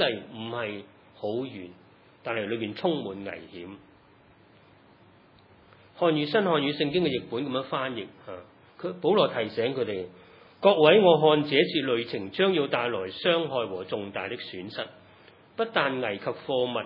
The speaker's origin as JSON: {"language": "Cantonese", "country": "Hong Kong", "said": "或者有时我觉得，我今时今日作为香港人，我哋咪就咁经历紧呢啲嘢咧"}